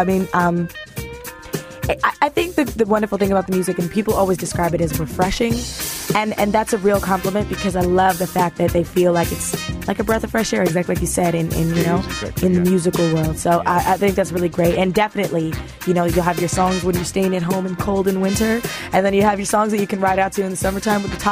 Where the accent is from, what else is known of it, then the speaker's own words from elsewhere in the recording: Toronto, Ontario, Canada; I'm born and raised in Toronto, Canada. I'm West Indian heritage.